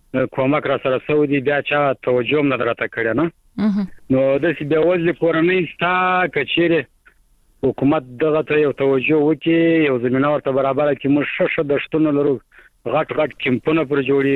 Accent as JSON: {"language": "Pashto", "region": "Kandahar", "country": "Afghanistan", "said": "هم د کندهار"}